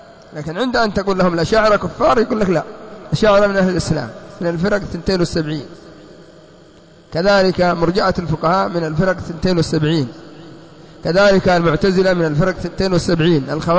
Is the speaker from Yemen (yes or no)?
yes; Yemen; فمثلا عندنا في اليمن إذا قلنا الشيعة نريد بهم من دون الرافضة